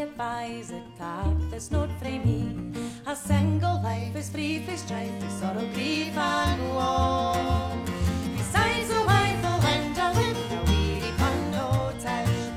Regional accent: Glasgow, Scotland, United Kingdom; I'm from Glasgow, so it's fantastic to be in Glasgow

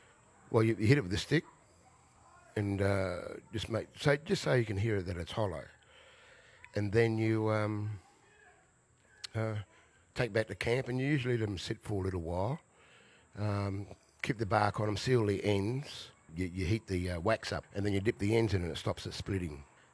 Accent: Western Australia, Australia; I'm Yamaji, Widi, Wongai, Western Australia. It's my mother's side.

